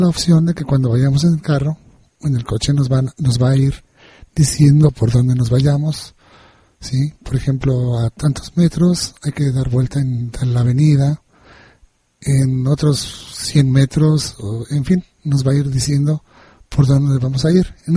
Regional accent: Morelia, Michoacán, Mexico; yo soy de Morelia, Michoacán.

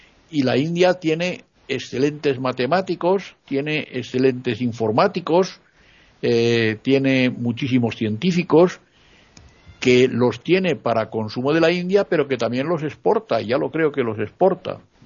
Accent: Spain; La emigración en España, en mi país, por el orden de personas que emigran, pues son latinoamericanos y africanos.

